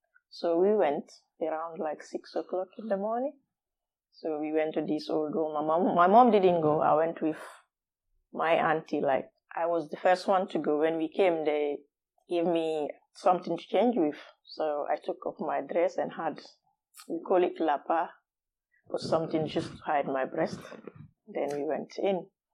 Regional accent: Labé, Labé Region, Guinea; moved away as an adult; also born or lived in Conakry; I was born in Labé. It's a town that is 5 hours drive from Conakry, the capital. Grew up there with my mom and dad and my siblings. Then I had my primary school in Labé as well.

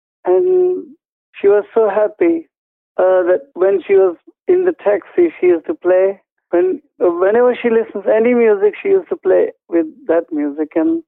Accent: India; I am from India.

